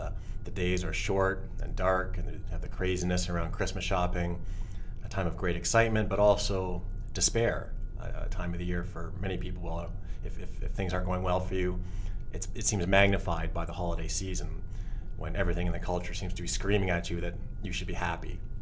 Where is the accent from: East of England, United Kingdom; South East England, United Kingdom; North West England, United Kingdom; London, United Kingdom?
London, United Kingdom; And we just discovered that London is my hometown, more or less, and I lived not all that far from where you were born, in London.